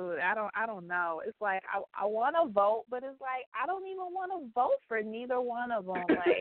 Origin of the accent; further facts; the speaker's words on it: Detroit, Michigan, United States; I'm from Detroit, Michigan.